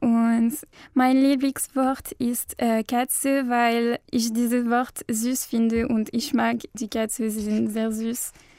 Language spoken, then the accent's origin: German; Lille, Hauts-de-France, France; German is a second language; Ich komme aus Lille in Frankreich. Ich bin in 2003 geboren.